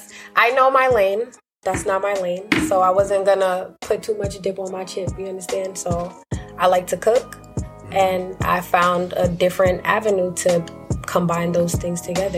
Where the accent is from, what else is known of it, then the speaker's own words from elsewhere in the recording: Jamaica; And I'm Jamaican